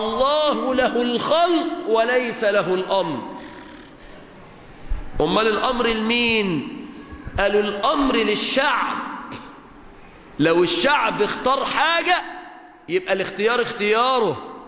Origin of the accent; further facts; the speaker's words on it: Mansoura, Dakahlia, Egypt; كان منهم بلدتنا المنصورة